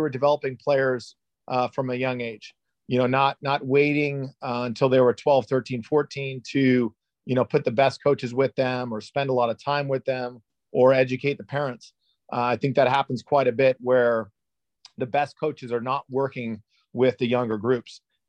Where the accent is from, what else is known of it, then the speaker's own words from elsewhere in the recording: San Diego, California, United States; My background was I grew up playing in Southern Cal in San Diego.